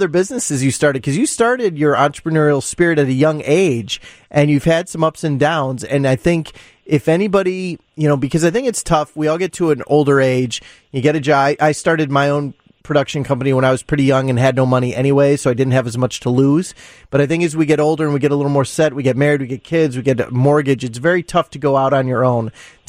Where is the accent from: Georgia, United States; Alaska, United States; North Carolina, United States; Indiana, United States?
Indiana, United States; Munster; now in Illinois, United States; Yeah, I grew up in Northwest Indiana, so I know I grew up in Munster, right over the border, first exit when you cross in Indiana.